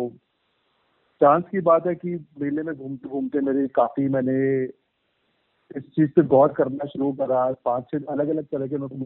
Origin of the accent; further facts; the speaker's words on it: Delhi, India; दिल्ली का रहने वाला हूँ। फिलहाल 32 साल मेरी उम्र है